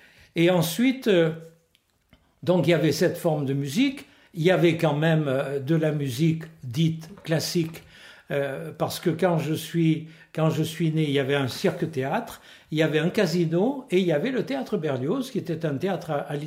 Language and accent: French; Limoges, Nouvelle-Aquitaine, France; je veux parler un peu de tout ce qu'il y avait musicalement quand j'étais enfant à Limoges, ce à quoi j'ai repensé